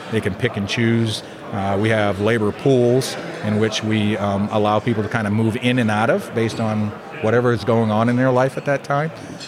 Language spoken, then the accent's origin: English; Maine, United States; moved away as an adult; So I had mentioned to you earlier, I grew up in Maine and I went in the military for a long time. And then after the military, I got out and I found myself in Florida.